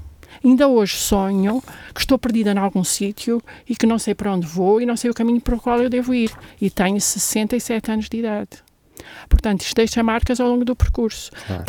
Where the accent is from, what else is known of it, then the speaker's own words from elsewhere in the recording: Angola; born there; Eu nasci em Angola